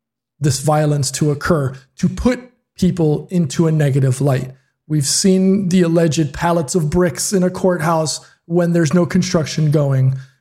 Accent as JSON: {"language": "English", "country": "United States", "moved": "yes", "said": "even though I'm 5,000 miles away, but I'm still an American, I'm still a US citizen."}